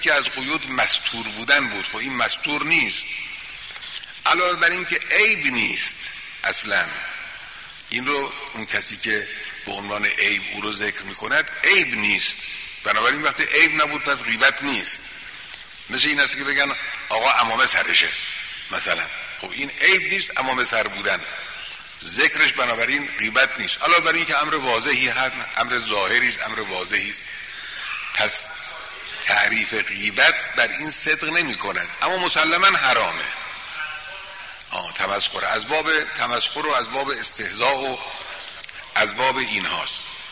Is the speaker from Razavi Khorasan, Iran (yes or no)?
yes; Mashhad, Razavi Khorasan, Iran; accent: Mashhadi; ما که مشهدی هستیم لهجه مشهدی رو مکروه میدونیم؟ نه، خیلی هم قشنگ میدونیم.